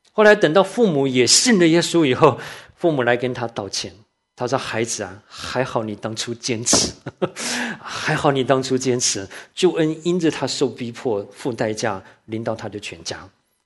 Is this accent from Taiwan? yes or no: yes; Taiwan; 我小的时候在台湾的时候